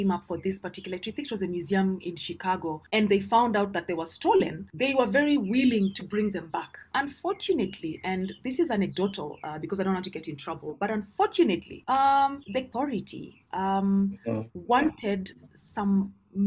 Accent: Kenya; And for me, I feel as Kenyan people, we are so detached from our history.

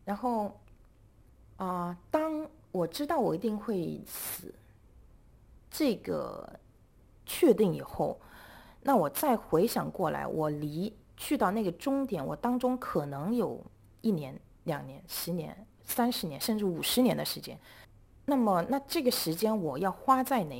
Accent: China; moved away as an adult; now in Hong Kong; 我是在内地出生长大，完成了我的本科学习，然后在内地继续工作了几年以后才来到香港。我是2009年到的香港。

